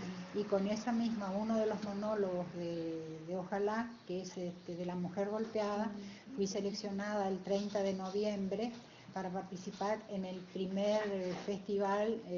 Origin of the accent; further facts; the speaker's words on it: Posadas, Misiones, Argentina; Soy oriunda de Posadas